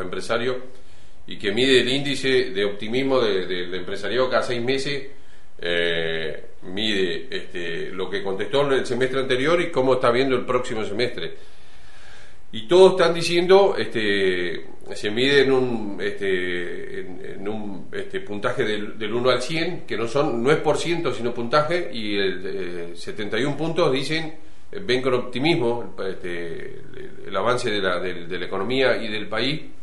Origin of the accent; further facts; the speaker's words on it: Argentina; porque no podemos permitirnos como argentinos, si queremos un destino mejor, que sigamos con esto